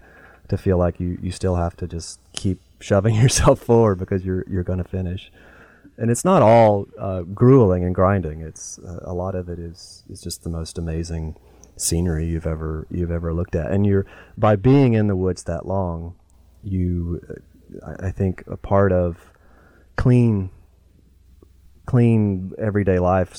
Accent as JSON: {"language": "English", "town": "Jonesville", "region": "Virginia", "country": "United States", "said": "I'm from Jonesville over in Lee County."}